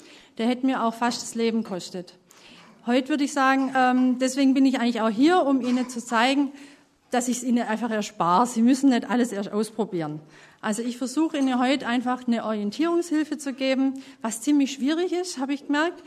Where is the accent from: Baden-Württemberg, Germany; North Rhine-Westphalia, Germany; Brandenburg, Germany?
Baden-Württemberg, Germany; Esslingen; Wir kommen aus Esslingen.